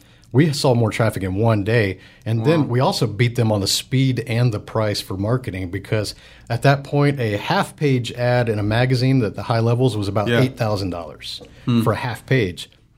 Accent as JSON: {"language": "English", "town": "Houston", "region": "Texas", "country": "United States", "tie": "born or raised there", "said": "That's my hometown."}